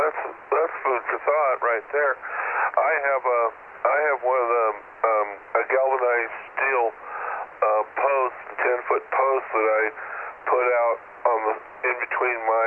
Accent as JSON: {"language": "English", "region": "Nebraska", "country": "United States", "tie": "born or raised there", "said": "Yeah, I have a friend of mine I grew up with back in Nebraska."}